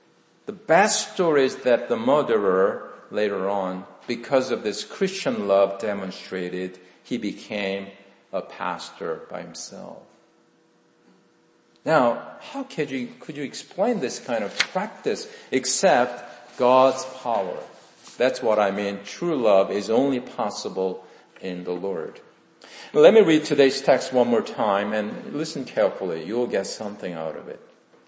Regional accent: South Korea; I was born and raised in Korea.

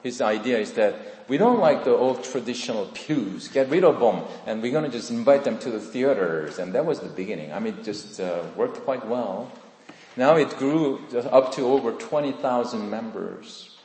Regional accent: South Korea; English is a second language; moved away; It was back in South Korea, 1970s. I was in my college, in my hometown, in my home church.

